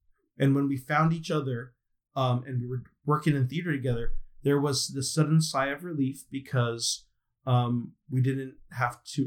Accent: San Diego, California, United States; now in Los Angeles, United States; You know, growing up in San Diego, working up in like La Jolla and the Globe and whatever like that. But when I first moved

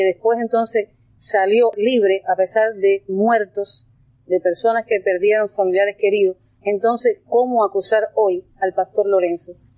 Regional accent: Cuba; como cubana, como hija de Dios, como ciudadana

